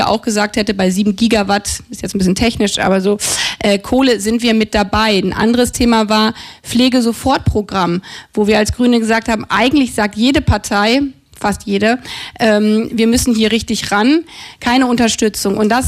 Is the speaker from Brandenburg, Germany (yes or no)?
yes; Brandenburg, Germany; ich komme aus Brandenburg, in der Lausitz